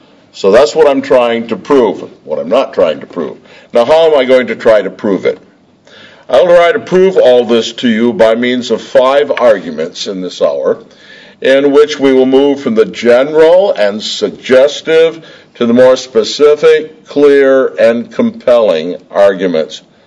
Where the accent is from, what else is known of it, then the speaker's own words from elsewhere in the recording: Michigan, United States; I'm from Michigan, and one of the clearest geographical marks of North America are the Great Lakes